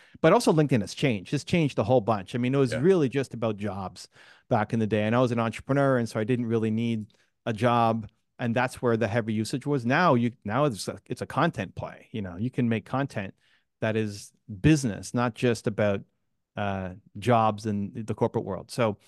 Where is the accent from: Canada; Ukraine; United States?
Canada; So I'm Canadian.